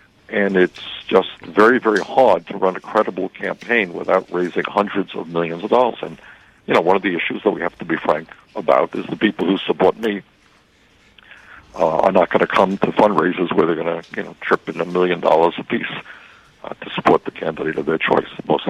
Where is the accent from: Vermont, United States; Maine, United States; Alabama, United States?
Vermont, United States; Burlington; I come from Burlington, Vermont, where we're very proud of.